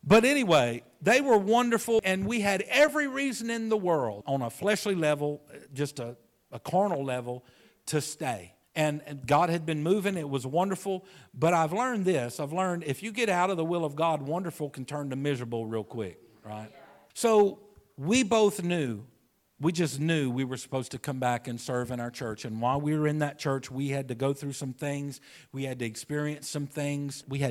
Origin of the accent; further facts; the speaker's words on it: Louisiana, United States; And I'm a Cajun.